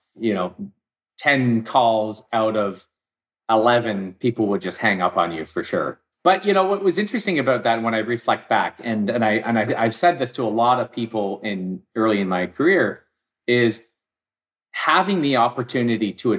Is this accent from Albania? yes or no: no; Victoria, British Columbia, Canada; now in Vancouver, Canada; I grew up in Victoria. I moved to Vancouver and I decided that I'm going to get into this world of marketing research.